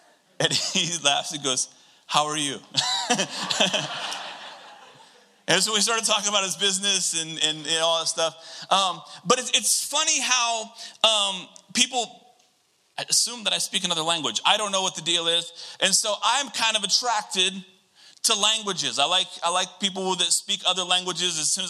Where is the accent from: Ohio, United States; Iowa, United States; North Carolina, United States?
Iowa, United States; But I have this issue in like when I grow a beard, people automatically think I'm not from Iowa.